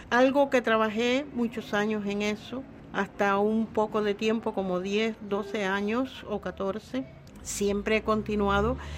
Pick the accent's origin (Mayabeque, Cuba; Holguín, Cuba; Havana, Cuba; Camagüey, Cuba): Holguín, Cuba; Banes; de donde yo soy, de la provincia de Holguín, del municipio Bane.